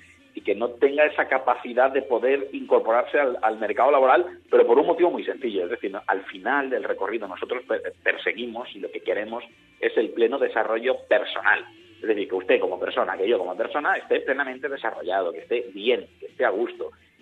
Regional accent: Valencian Community, Spain; Yo como valenciano y como fallero

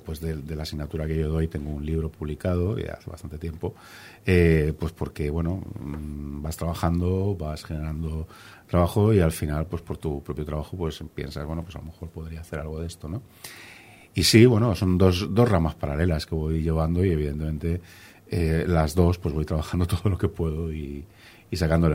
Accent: Barcelona, Catalonia, Spain; born there; nací en Barcelona hace ya casi 50 años y soy profesor de universidad

